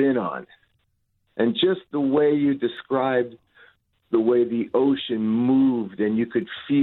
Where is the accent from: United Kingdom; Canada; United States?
United States; Queens, New York; because you know I'm from Queens too